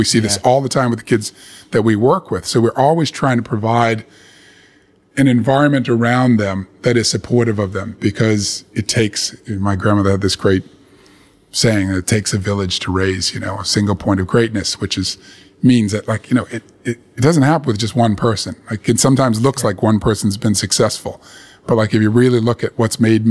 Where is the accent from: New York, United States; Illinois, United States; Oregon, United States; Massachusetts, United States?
Massachusetts, United States; a university college fair where everyone was represented in Boston, which is 20 miles from my hometown